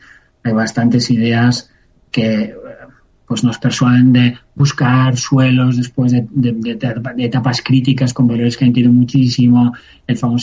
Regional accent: Spain; now in Andorra; Y yo, aunque vivo en Andorra, sigo siendo español.

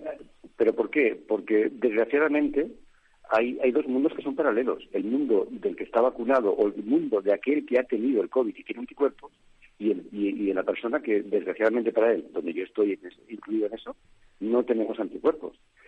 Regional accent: Spain; yo soy neumólogo formado en la Universidad de Barcelona, es decir, que soy español.

